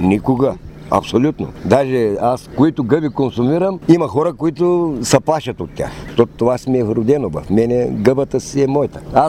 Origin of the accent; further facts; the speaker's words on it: Kotel, Sliven Province, Bulgaria; Котел съм. От Котел съм. Обаче тук съм 20 години вече в този район.